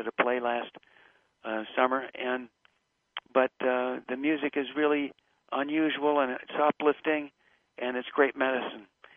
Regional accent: California, United States; Yeah, we're both from California.

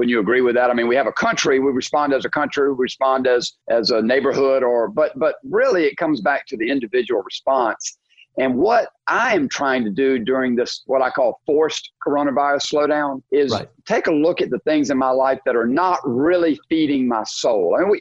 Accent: the South, United States; You know, I was raised in the South, and everybody in the South, predominantly everybody in the South, is raised going to church.

